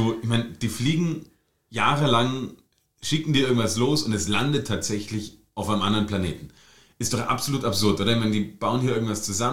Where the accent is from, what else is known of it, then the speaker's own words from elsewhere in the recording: East Germany, Germany; Born and raised in DDR.